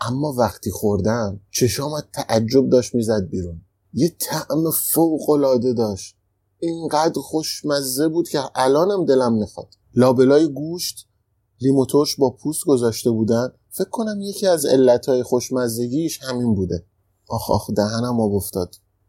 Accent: Iran; اینجا خیلی حال میکنن وقتی میفهمن ما از ایران اومدیم

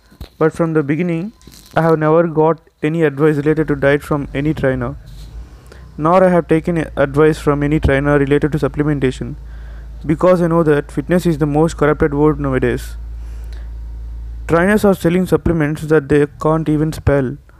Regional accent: India; I am from India.

